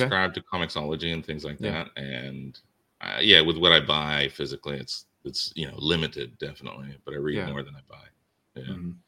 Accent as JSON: {"language": "English", "country": "Indonesia", "tie": "born or raised there", "said": "When I was a kid growing up in Indonesia, I moved a lot as a kid. We were in Indonesia when I was a little kid for a minute"}